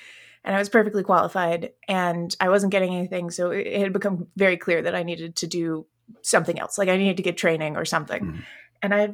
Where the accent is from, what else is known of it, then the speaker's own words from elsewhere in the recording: Atlanta, Georgia, United States; And on that note … I'm from Atlanta.